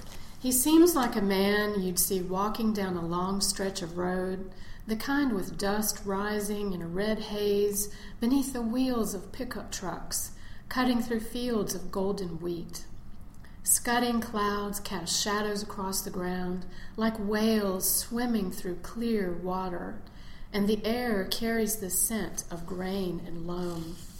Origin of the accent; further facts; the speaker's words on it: the South, United States; I think I just write through the experience of growing up in the South.